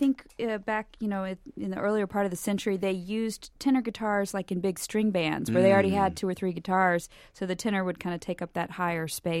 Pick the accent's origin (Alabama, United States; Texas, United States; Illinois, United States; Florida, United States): Texas, United States; a lot of them are about issues, concerning being a Mexican-American in Texas and what that means. And, stories started coming up to the surface from my childhood